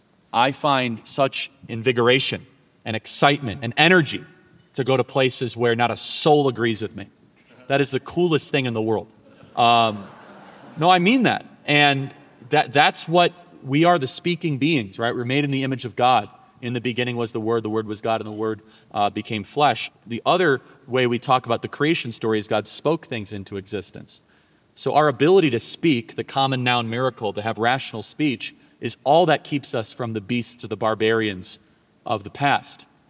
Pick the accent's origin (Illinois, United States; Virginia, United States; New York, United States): Illinois, United States; Chicago; So I grew up in Chicago, which is, you know, the fun thing about being from Illinois